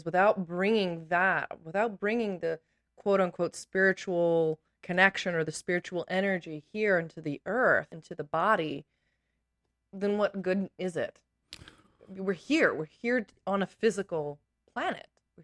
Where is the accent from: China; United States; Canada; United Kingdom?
Canada; I grew up in Canada.